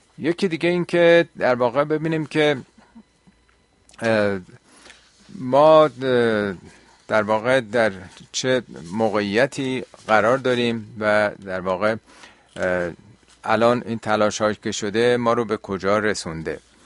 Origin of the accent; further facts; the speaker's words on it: Iran; در این 1 ماه فهمیدیم ما چقدر ایرانی هستیم، چقدر همه ایرانی هستیم